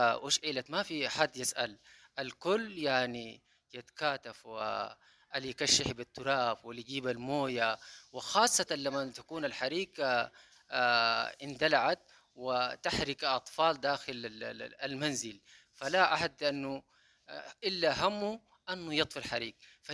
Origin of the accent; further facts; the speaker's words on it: Sudan; ونحن كسودانيين معروفين أنه في التعاون والتكاتف